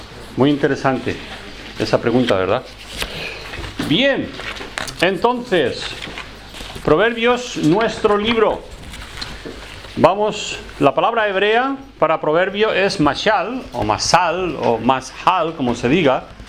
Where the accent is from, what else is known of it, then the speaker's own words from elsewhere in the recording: Elche, Valencian Community, Spain; Cuando tenía un añito de edad, nos fuimos para Elche y ya, pues, como si fuera de Elche, ¿no? Soy ilicitano. Y entonces, pues, porque soy de Elche, parlo valencià, pero el valencià y el catalán es muy diferente